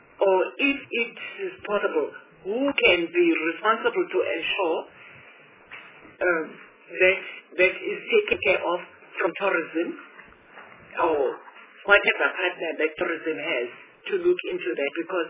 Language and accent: English; KwaZulu-Natal, South Africa; Not because I'm from the Natal, but it's an issue which we observed during our oversight visit.